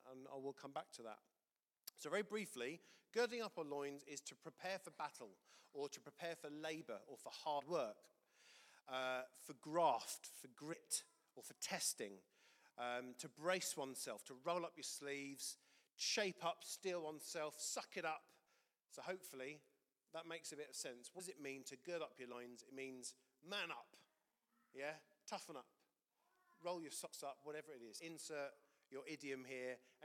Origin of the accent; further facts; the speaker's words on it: England, United Kingdom; born and raised in England